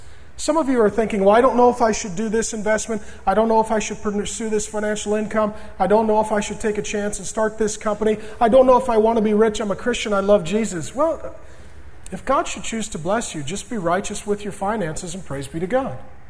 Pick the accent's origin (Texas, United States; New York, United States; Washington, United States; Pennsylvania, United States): Washington, United States; SeaTac; I grew up righteous poor. I grew up in South Seattle, down in SeaTac. My dad was a union drywaller, hung sheetrock for over 20 years till he broke his back.